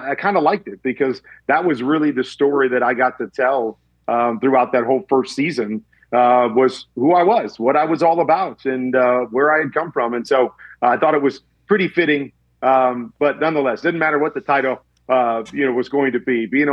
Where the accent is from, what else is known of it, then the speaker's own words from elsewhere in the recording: Cedar Rapids, Iowa, United States; I know Iowa City is only about 30 minutes from my hometown of Cedar Rapids